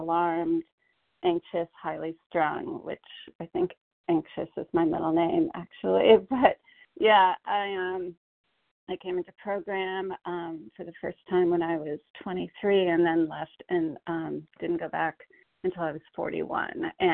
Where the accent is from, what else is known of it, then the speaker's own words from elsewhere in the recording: Connecticut, United States; I'm from Connecticut